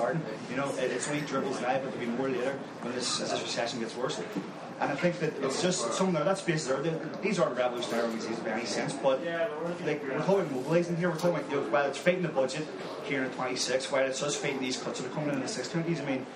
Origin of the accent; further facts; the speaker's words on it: Belfast, Northern Ireland, United Kingdom; I mean, I'm from West Belfast, which, like, the majority of people don't have jobs, much less are in a union, you know.